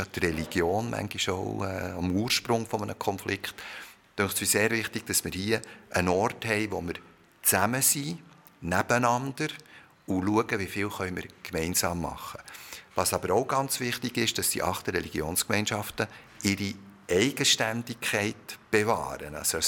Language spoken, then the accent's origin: German; Bern, Switzerland; Also ich bin in Bern geboren, Bern in die Schule gegangen, Bern studiert und auch in Bern angefangen. Von dem her bin ich wirklich ein Berner im klassischen Sinn. Auf der anderen Seite bin ich Secondo, weil meine Eltern sind aus dem Ausland in die Schweiz zugezogen.